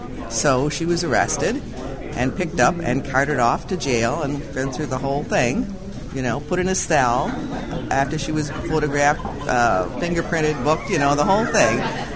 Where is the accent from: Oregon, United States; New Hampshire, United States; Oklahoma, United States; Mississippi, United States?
New Hampshire, United States; Nashua; Well, I'm from Ward 9, which is in South Nashua near Exit 4 for the markers that most people use, and the FAA Center.